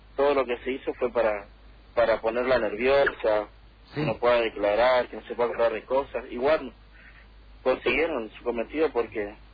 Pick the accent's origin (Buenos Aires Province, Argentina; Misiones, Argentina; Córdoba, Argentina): Misiones, Argentina; Posadas; yo soy de Posadas, yo nací acá, yo nunca me fui a Posadas, yo amo Posadas, yo quiero que mis hijos crezcan acá.